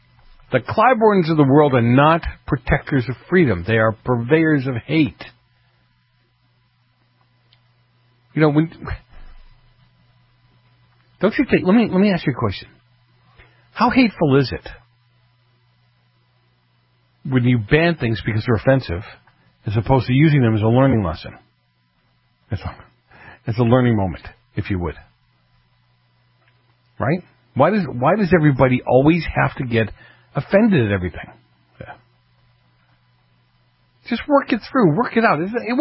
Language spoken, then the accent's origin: English; New York, United States; Remember, I'm a Yankee from New York, so I don't have a dog in the fight.